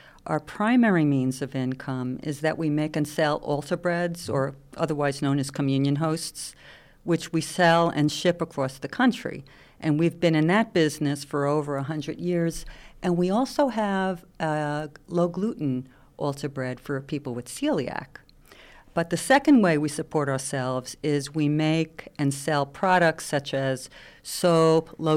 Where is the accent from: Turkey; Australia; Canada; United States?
United States; Staten Island, New York; also born or lived in Brooklyn; Well, I was born in Brooklyn and grew up in Staten Island, New York, along with my five siblings. And my parents were blue-collar workers, probably most families in my neighborhood were at that time.